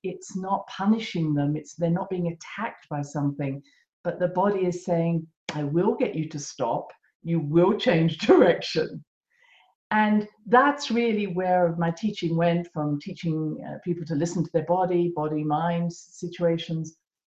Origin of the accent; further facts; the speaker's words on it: London, United Kingdom; brought up around homeopaths, healers, holistic medicine, channelers, very much part of my background growing up around London. And my mother was from Scotland